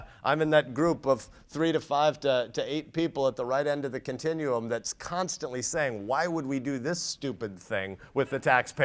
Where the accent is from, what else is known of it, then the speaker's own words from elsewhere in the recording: United States; I'm an American like you.